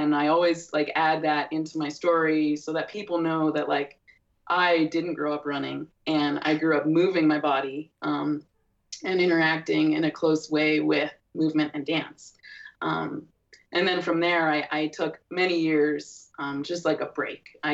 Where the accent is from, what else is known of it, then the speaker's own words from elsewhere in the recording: Akron, Ohio, United States; have tools to do so in an urban environment growing up in Akron, Ohio.